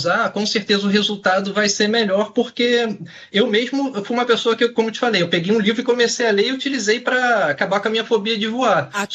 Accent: Brazil; eu falo inglês fluente, mas eu sou brasileiro e tenho sotaque.

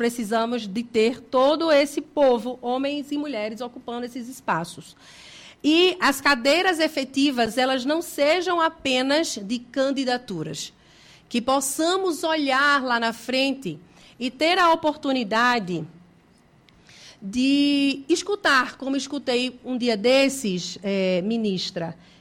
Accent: Vitória de Santo Antão, Pernambuco, Brazil; eu sou do estado de Pernambuco, sou da região do Nordeste, do estado de Pernambuco, de uma cidade chamada Vitória de Santo Antão. É uma cidade do interior

